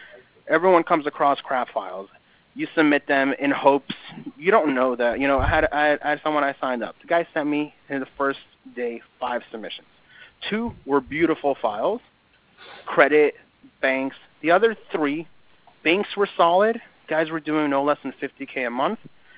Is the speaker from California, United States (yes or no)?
yes; California, United States; I'm talking about also growing up in California. I smoked way too much pot.